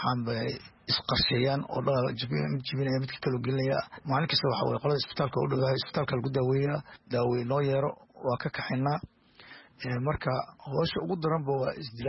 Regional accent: Garowe, Puntland, Somalia; halkee ka timid oo garow waan ka imid

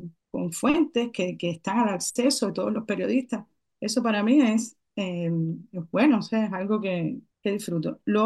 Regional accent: Cuba; moved away as an adult; Cuando yo salí de Cuba en el aeropuerto, habían 7 agentes de la seguridad del Estado para una familia que simplemente era yo, mi esposo y mis 2 hijos.

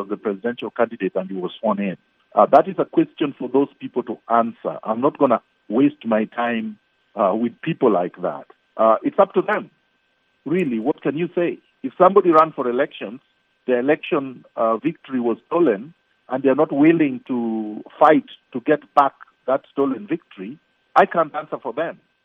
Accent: Kenya; born there; could I be not a citizen when all my ancestors were born in Kenya and my parents were born in Kenya and I was born in Kenya?

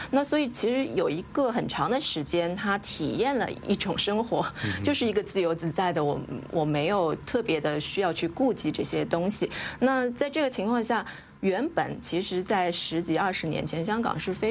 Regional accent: China; 其实我自己也是在那个环境长大，

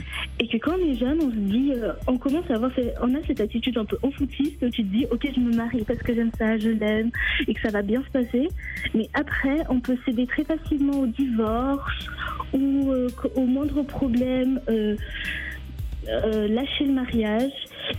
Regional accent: Madagascar; Et ça, c'est une mentalité africaine parce que je suis malgache.

